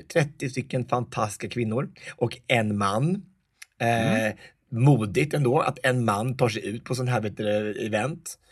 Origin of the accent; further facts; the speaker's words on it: Örebro County, Sweden; Det är hemma i Närke.